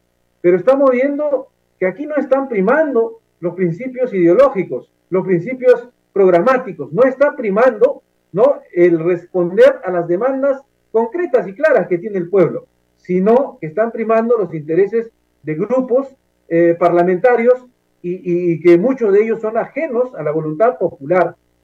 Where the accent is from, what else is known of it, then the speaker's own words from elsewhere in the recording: Ayacucho, Peru; La vida de un ayacuchano, yo soy de Ayacucho, en Ayacucho impunemente asesinaron a 10 personas, ¿no?